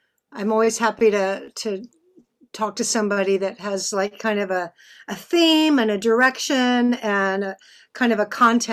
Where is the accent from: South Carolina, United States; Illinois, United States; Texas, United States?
Texas, United States; I liked the … I'm from Texas. I liked